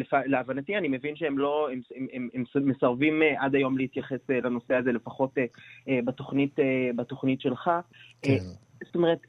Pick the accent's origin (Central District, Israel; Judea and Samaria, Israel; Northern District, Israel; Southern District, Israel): Northern District, Israel; Nof HaGalil; also born or lived in Nazareth; now in Tel Aviv, Israel; נכון, נולדתי בנצרת, גדלתי בנצרת עילית, והיום אני גר בתל אביב.